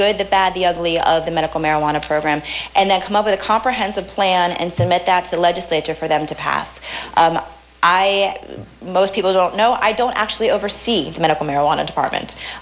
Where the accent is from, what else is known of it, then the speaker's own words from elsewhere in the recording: Miami, Florida, United States; As we know that, I'm born and raised in Miami